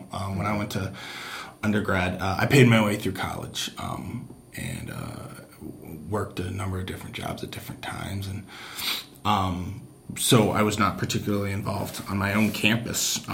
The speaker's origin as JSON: {"language": "English", "town": "Neenah", "region": "Wisconsin", "country": "United States", "tie": "born or raised there", "said": "So I grew up in Wisconsin, in northeast Wisconsin, in the city of Neenah."}